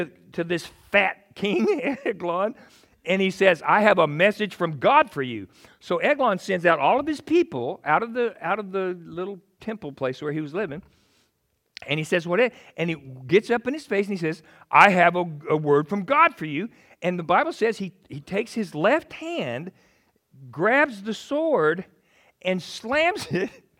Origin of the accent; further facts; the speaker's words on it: Texas, United States; and so I'm just calling him Ehud because I'm a Texan.